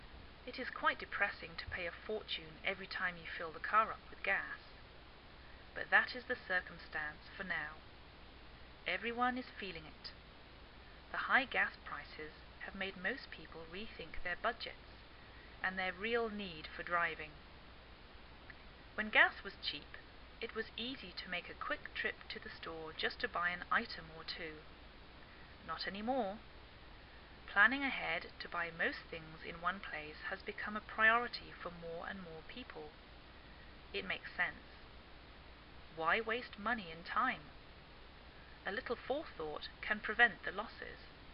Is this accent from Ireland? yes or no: no; England, United Kingdom; now in United States; I am English, I live in the northwest of the United States